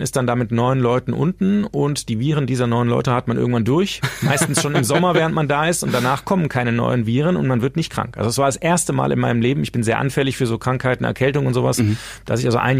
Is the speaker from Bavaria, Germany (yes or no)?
no; Düsseldorf, North Rhine-Westphalia, Germany; Ich komme aus Düsseldorf, aber beruflich bin ich jetzt Pottkind, ja.